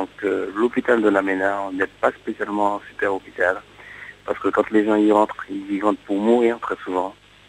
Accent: Martinique, France; Je suis martiniquais comme vous

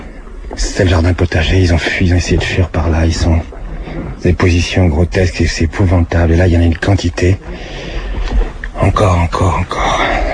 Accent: Tanzania; Je viens de la Tanzanie.

